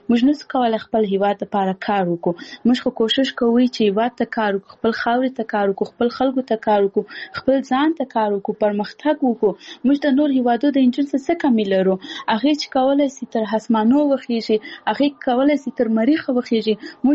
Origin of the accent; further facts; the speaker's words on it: Paktia, Afghanistan; اول زه خپل د پکتیا ولایت یم، زه د یو کلي یم